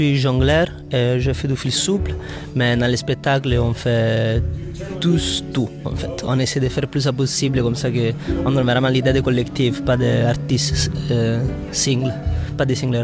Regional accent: Italy; French is a second language; je viens d'Italie

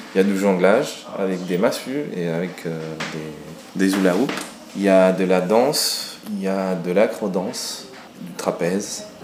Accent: Uruguay; now in France; je viens de l'Uruguay. Voilà, ça fait 6 ans déjà que j'habite en France.

